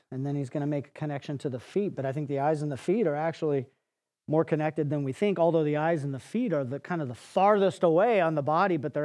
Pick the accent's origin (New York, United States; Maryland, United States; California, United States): California, United States; I grew up in Southern California, surf and most board sports and snowboarding and the whole thing.